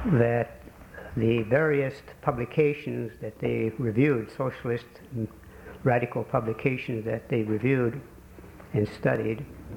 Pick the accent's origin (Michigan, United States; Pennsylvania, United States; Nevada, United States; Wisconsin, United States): Wisconsin, United States; Hudson; And I come from Hudson, Wisconsin.